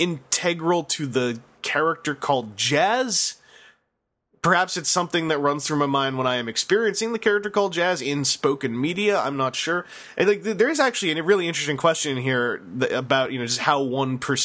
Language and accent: English; Kentucky, United States; Stop picking on me because I'm from Kentucky.